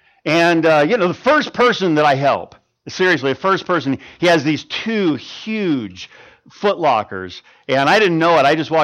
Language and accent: English; Pensacola, Florida, United States; Well, I'm from Pensacola, Florida.